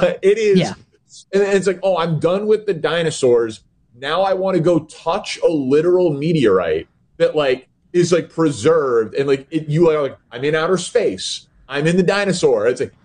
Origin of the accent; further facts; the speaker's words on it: Chicago, Illinois, United States; I'm a Chicago, and I'm from Chicago.